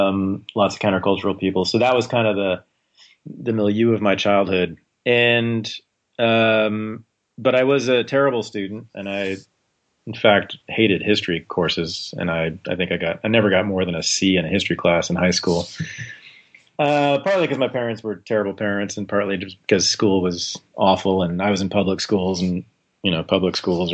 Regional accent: Berkeley, California, United States; I was born in Berkeley, California, grew up there in the 70s and 80s.

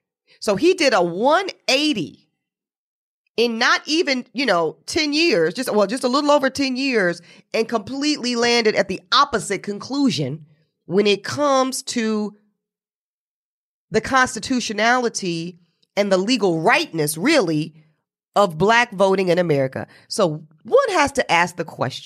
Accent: North Carolina, United States; My home state of North Carolina, Virginia, all these states

